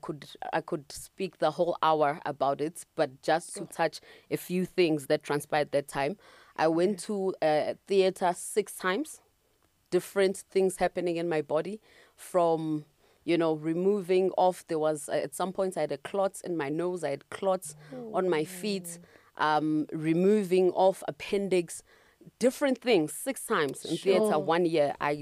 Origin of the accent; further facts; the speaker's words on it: Marysburg, KwaZulu-Natal, South Africa; now in Johannesburg, South Africa; I'm from Marysburg, which is in KZN, as you know. Yeah. Yeah, so I came to Joburg to work to do my articles.